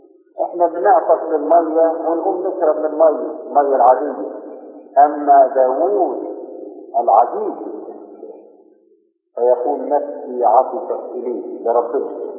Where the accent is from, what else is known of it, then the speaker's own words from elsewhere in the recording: Egypt; نحن يا مصريين